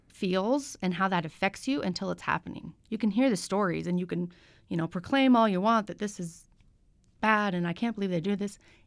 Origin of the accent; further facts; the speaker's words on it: California, United States; You know, I grew up in California, and when you're one of a few as opposed to one of a majority, it's different.